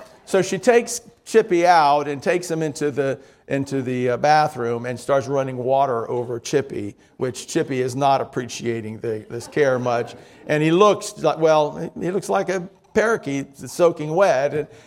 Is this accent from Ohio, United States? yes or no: no; Miami, Florida, United States; I did not grow up anywhere near a farm. I grew up in Miami.